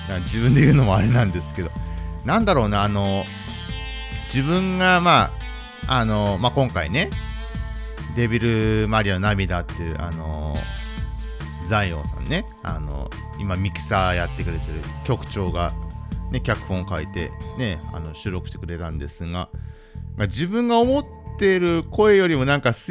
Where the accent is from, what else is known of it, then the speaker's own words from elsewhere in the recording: Ibaraki, Japan; 僕茨城出身で、大阪の茨城じゃないですよ、茨城県の方ね、